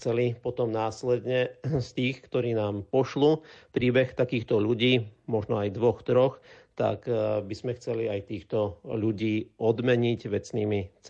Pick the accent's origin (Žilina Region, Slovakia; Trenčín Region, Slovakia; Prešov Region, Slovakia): Prešov Region, Slovakia; Slovenská Ves; keďže pochádzam z malej obce Slovenská Ves